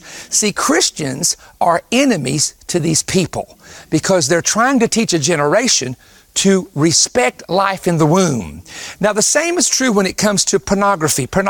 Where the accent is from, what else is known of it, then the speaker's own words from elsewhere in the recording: West Virginia, United States; now look, I'm from West Virginia, okay?